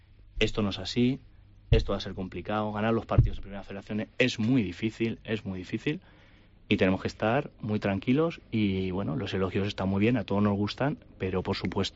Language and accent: Spanish; Alicante, Valencian Community, Spain; yo que soy de allí de Alicante